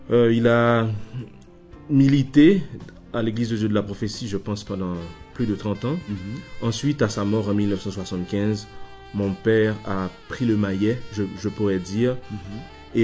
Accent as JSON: {"language": "French", "town": "Port-au-Prince", "region": "Ouest", "country": "Haiti", "tie": "born there", "said": "je suis né à Port-au-Prince."}